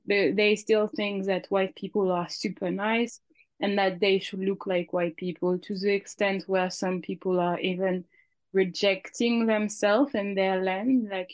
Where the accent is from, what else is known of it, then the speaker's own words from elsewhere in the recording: France; also born or lived in Africa; growing up in France, even though I tried to learn at some point, I didn't really know better. So it wasn't until I got to Africa that I really learned how much I could do with my hair.